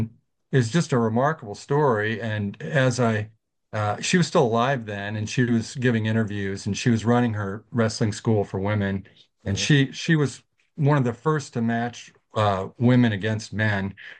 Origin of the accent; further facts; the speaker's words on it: St. Louis, Missouri, United States; Well, I grew up in St. Louis, and I was in as a kid.